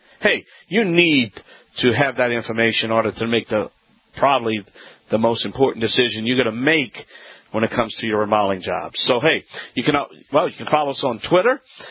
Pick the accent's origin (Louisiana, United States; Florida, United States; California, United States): Louisiana, United States; That's right … the originator.